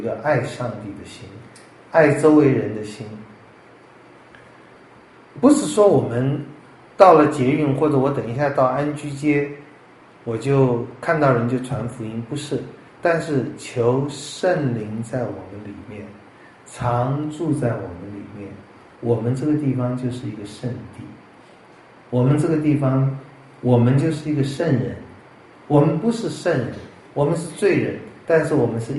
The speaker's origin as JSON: {"language": "Chinese", "region": "Hubei", "country": "China", "lives_now": "United States", "said": "我是湖北人，我父母是湖北人，湖北不是永远的家"}